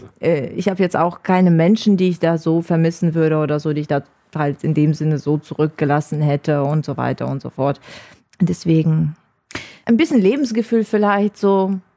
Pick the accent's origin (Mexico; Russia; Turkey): Russia; Saint Petersburg; now in Neuss, Germany; Meine Heimatstadt. Also sie fehlt mir. Ich träume auch sehr oft so, dass ich halt durch die Straßen von St. Petersburg laufe.